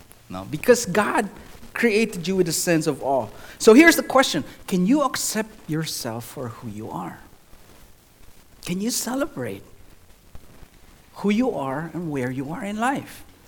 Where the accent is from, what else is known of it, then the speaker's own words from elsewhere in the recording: Philippines; now in United States; I am a Filipino with a lot of Chinese blood running in my system. I'm from the Philippines, and now I live in the United States.